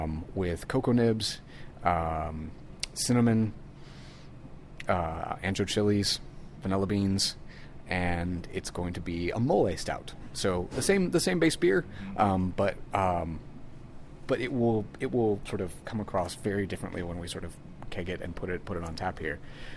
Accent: United States; So, as an American, I feel like if I'm going to call a beer a stout, it's going to have roast barley in it.

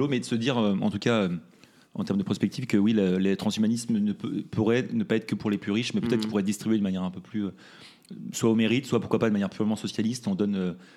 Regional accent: Paris, Île-de-France, France; Moi, je suis parisien.

